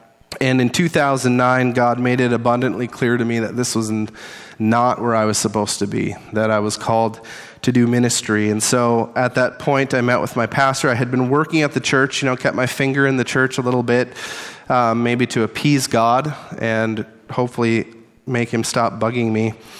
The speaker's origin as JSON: {"language": "English", "town": "Climax", "region": "Minnesota", "country": "United States", "tie": "born or raised there", "said": "I was born and raised in Climax, Minnesota, and currently live in the house that I grew up in."}